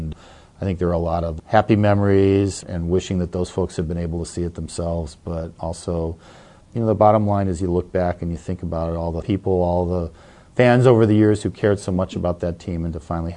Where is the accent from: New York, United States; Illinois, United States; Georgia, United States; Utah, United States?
Illinois, United States; Chicago; So I grew up in the Chicago area, went to Cubs games as a kid, went back to law school there, went to Cubs games then.